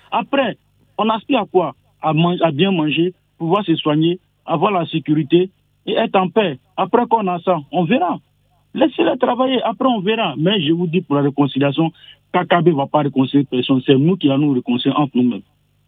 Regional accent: Côte d’Ivoire; moi je suis baoulé de la Côte d'Ivoire.

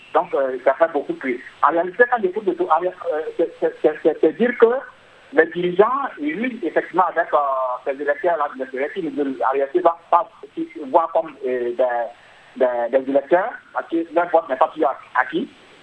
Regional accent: Burkina Faso; en tout cas, chez nous, au Burkina, on a la chance d'avoir les 4 consulaires biométriques

